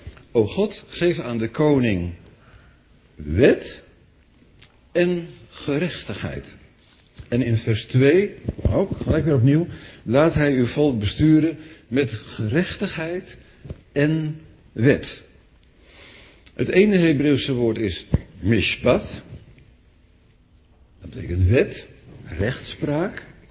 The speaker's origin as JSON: {"language": "Dutch", "country": "Netherlands", "said": "We vonden onszelf als Nederlanders ook wel relaxed. Wij konden ook een beetje ongeorganiseerd leven."}